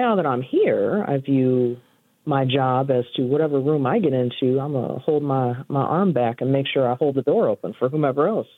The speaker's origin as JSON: {"language": "English", "region": "Illinois", "country": "United States", "tie": "born or raised there", "said": "Where I grew up outside of Chicago, there was not but a few ways to get up out of the neighborhood."}